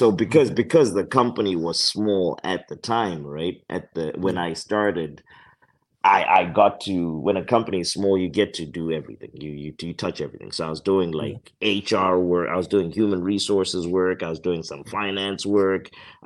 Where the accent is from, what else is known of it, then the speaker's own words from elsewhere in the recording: Zimbabwe; I was born and raised in Zimbabwe.